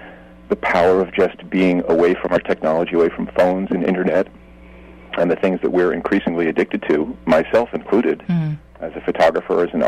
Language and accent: English; New York, United States; I'm a kid from New York who always felt calmer when I went out to the country north of New York City